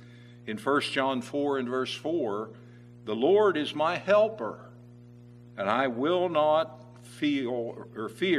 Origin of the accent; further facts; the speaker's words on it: Burton, West Virginia, United States; I tell everybody I'm from Hundred, but really I'm from a suburb of Hundred, a little place called Burton. And it was like any one of 1,000 other little villages back in those days.